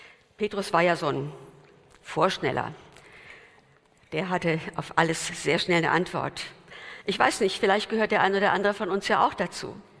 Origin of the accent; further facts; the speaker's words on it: Frankfurt, Hesse, Germany; now in Ruhr area, Germany; In Frankfurt, da wo ich herkomme, da sagt man, ei gute wie?